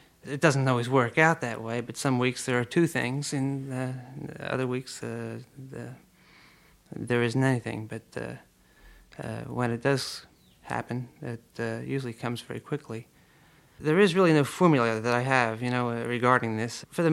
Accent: Trenton, New Jersey, United States; I grew up in an urban area. I'm from Trenton, New Jersey. Joined the Musicians Union at about 12 years old

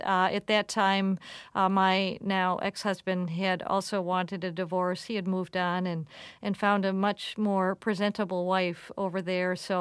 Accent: United States; I now appreciate that I grew up in America

